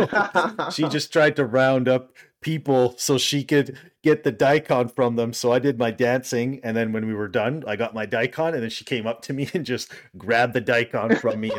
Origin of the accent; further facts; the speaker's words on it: Canada; being a Canadian, I'm not used to that heat.